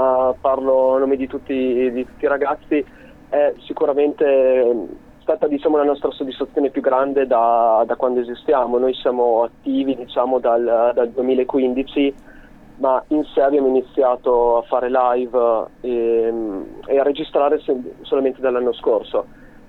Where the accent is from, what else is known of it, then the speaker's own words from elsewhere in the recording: Parma, Emilia-Romagna, Italy; Noi siamo di Parma